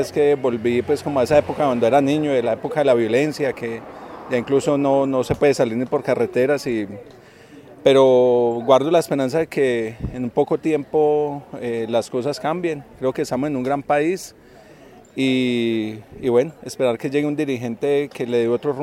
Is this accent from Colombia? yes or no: yes; Colombia; que todos jalemos para un mismo lado, porque creo que como colombianos